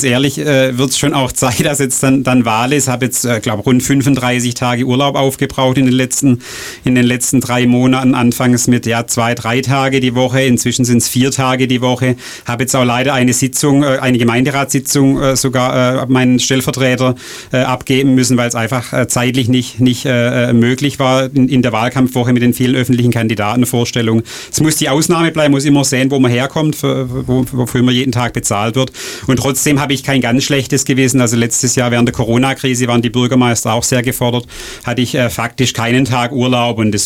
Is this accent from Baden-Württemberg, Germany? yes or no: yes; Baden-Württemberg, Germany; Das kann man ja auch nicht immer planen, wenn so eine Stadt frei wird in meiner Heimatregion, in unserer Heimatregion von meiner Frau und mir